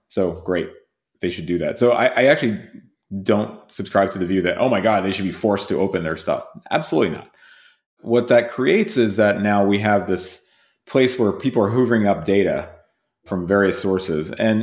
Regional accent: United Kingdom; born there; Well, I was born in the UK.

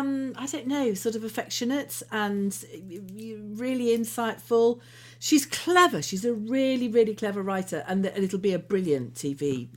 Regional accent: Birmingham, West Midlands, United Kingdom; I'm a Brummie myself

